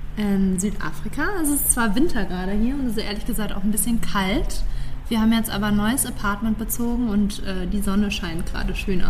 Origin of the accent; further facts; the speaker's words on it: Cologne, North Rhine-Westphalia, Germany; Ich bin ja eigentlich in Köln geboren und eigentlich auch und auch aufgewachsen. Bis zu meinem 19. Lebensjahr war Köln auch meine absolute Lieblingsstadt.